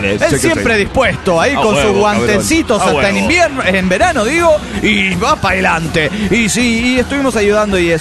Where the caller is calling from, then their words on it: La Plata, Buenos Aires Province, Argentina; de La Plata, Argentina.